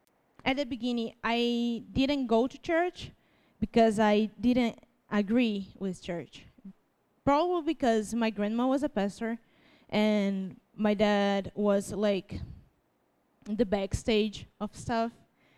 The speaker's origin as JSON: {"language": "English", "country": "Brazil", "first_language": "Portuguese", "second_language": "English", "said": "my first language is not English. You guys know, right? Brazil, in Brazil we speak, it's not Spanish, it's Portuguese."}